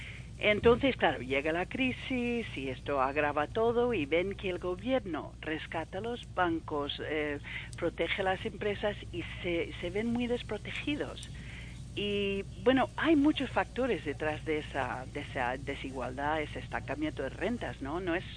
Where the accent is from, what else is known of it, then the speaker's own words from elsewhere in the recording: United States; Spanish is a second language; now in Spain; yo, bueno, soy americana, pero llevo mucho tiempo viviendo en España